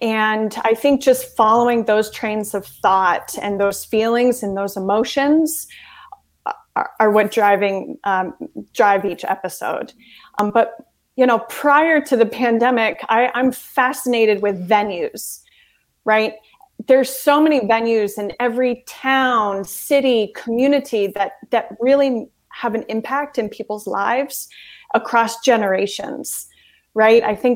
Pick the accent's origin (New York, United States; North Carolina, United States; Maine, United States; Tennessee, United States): Maine, United States; it was a road trip around my home state of Maine.